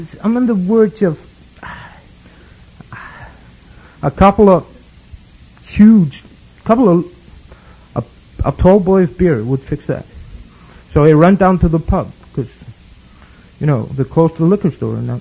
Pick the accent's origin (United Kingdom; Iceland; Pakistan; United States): Iceland; You know, I'm from Iceland. I was 8 years old when I first saw a black, no, excuse me, African-American person.